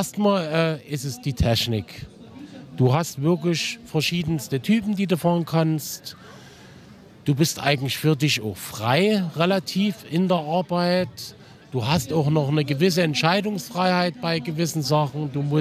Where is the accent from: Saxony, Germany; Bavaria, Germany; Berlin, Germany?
Saxony, Germany; Markranstädt; born there; Aber als Markranstädter, wo ich geboren bin, das finde ich ein schönes, nettes Örtchen.